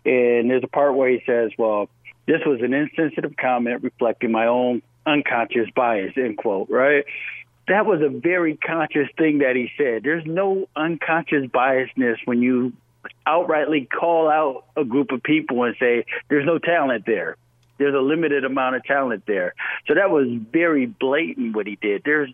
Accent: Rochester, New York, United States; Well, Shaletta, you know, I come from Rochester, New York

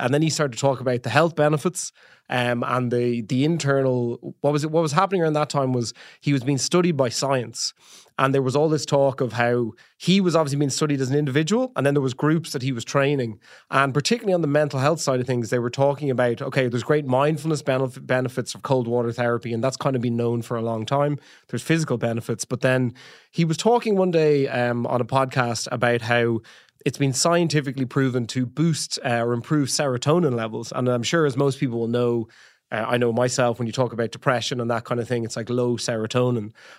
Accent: Dublin, Leinster, Ireland; Well, I am 35 years old as of a couple of days ago. I am from Dublin.

